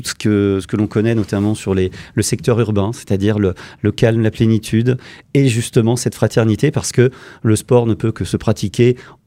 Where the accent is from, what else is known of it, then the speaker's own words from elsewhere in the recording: Bourgogne-Franche-Comté, France; depuis que je suis gamin, donc je suis originaire du Morvan, un formidable terrain de jeu en termes de nature